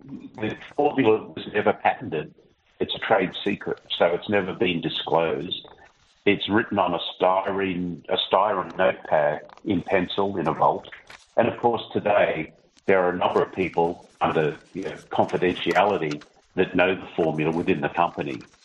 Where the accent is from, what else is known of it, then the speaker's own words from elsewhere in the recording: Sydney, New South Wales, Australia; I grew up in Sydney, went to school there, went to my high school in Australia called Des Moines Boys High School